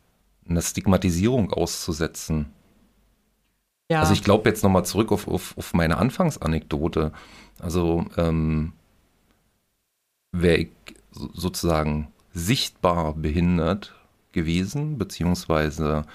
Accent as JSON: {"language": "German", "region": "Berlin", "country": "Germany", "tie": "born or raised there", "said": "Ich bin gebürtiger Berliner, richtig. Sogar Ostberliner. Also so eine Art Migrationshintergrund als alter DDR-Bürger."}